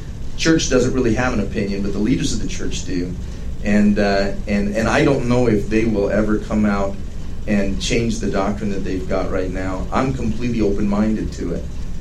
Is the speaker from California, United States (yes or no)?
no; Chicago, Illinois, United States; I grew up around Chicago and had a lot of African-American friends